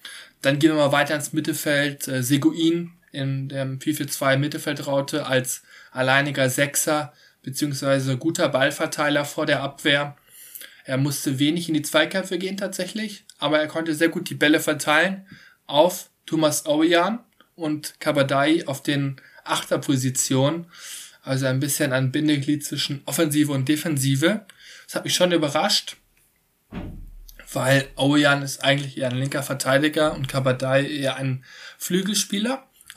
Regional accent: Cologne, North Rhine-Westphalia, Germany; Ich drücke auf jeden Fall beide Daumen als Kölner

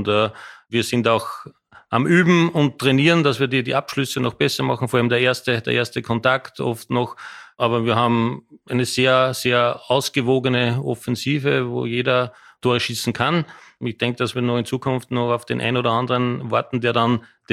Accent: Austria

